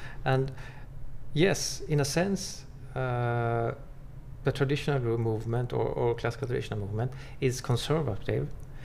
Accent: Sweden; I come from Sweden.

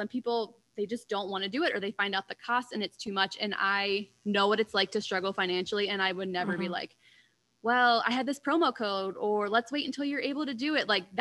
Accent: Ohio, United States; so I'm from Ohio and she's from Michigan, probably like 3 or 4 hours away from me.

